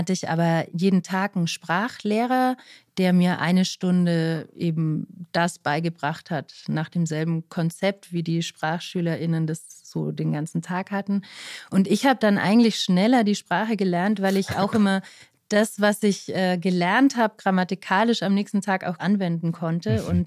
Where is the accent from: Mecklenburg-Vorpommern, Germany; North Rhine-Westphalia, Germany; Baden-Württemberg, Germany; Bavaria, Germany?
Bavaria, Germany; Neuendettelsau; ich bin in Neuendettelsau geboren, Kindergarten, Schule, alle Schulen